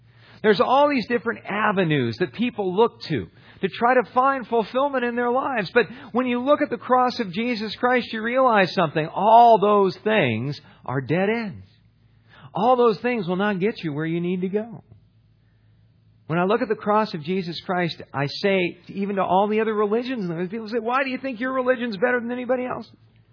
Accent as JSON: {"language": "English", "region": "California", "country": "United States", "tie": "born or raised there", "said": "I grew up in Southern California. I tell people I grew up in the ghetto of Las Posas Estates, man."}